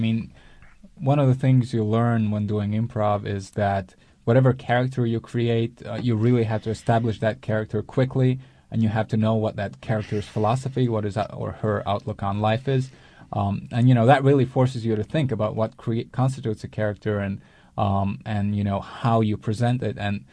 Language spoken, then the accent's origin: English; Latvia; I am a Latvian writer. I grew up in Latvia. I went to school in Latvia. Then I came to the U.S. for about 8 years, and I returned about a year ago. I went back home.